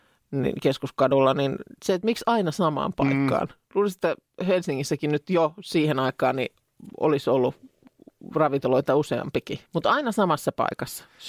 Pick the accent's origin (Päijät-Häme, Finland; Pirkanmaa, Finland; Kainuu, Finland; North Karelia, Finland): Päijät-Häme, Finland; Lahti; silloin kun käytiin, niin junalla tultiin Lahdesta.